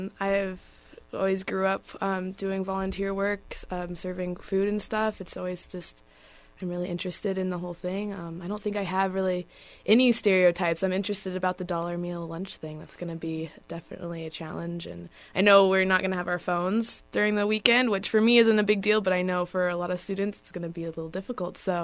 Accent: Portland, Oregon, United States; I grew up in the Portland area, and I saw the homelessness

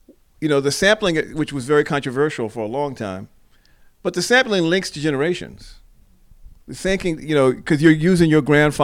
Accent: New York, United States; Well, you know, I grew up in New York, so it was a basketball town.

